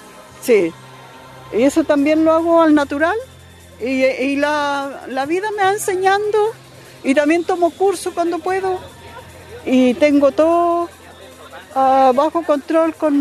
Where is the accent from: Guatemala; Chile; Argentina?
Chile; Caunahue Alto, Los Ríos; Yo soy de Caunahue Alto, alrededor de Futrono, camino a Yifén.